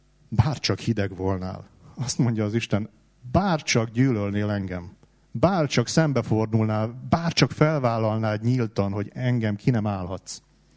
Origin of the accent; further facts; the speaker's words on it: Tatabánya, Komárom-Esztergom, Hungary; Én egy olyan helyen nőttem fel, Tatabányán, ahol sok jót azért talán nem lehet elmondani